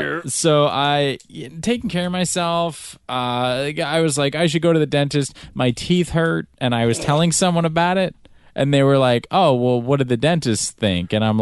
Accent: Florida, United States; Florida. I'm from Florida.

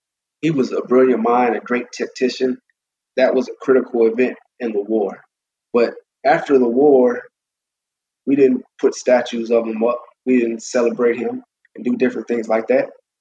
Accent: Alaska, United States; also born or lived in Georgia; I can give you a perspective, say that I began my life growing up in Alaska. I grew up with my black side of the family, and most of the everywhere I went was white.

